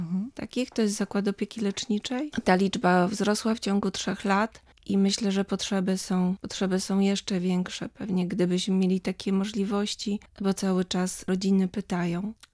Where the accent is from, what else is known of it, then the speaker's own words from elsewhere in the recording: Wrocław, Lower Silesian Voivodeship, Poland; My w ogóle jesteśmy wrocławianie z mężem z urodzenia. Tam kończyłam też liceum sióstr Urszulanek.